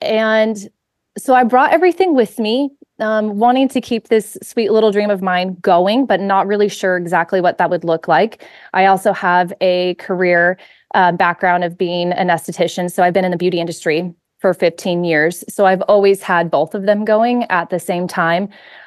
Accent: Oregon, United States; moved away as an adult; now in Nashville, United States; I grew up in Oregon, and so it was a big move and leap of faith to move my son and I to the Nashville, Tennessee area.

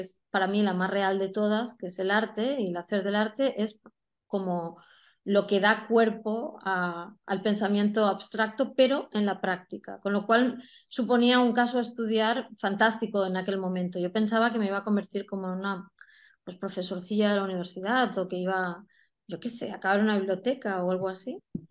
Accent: Spain; ¿Y de dónde eres? ¿De Oriente Medio? No, de España.

